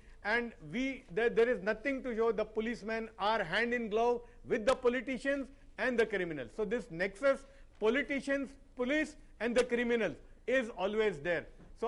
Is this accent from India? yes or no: yes; Gujarat, India; Now, you know, I'm coming from Gujarat.